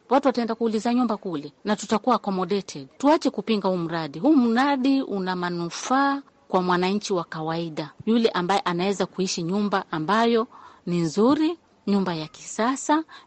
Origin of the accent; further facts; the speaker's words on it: Changamwe, Mombasa County, Kenya; Mimi natokea Changamwe, ni mzaliwa wa Changamwe, Chaani Ward. Hapo ndio nilizaliwa. Nimeishi sasa hivi na miaka 52 umri.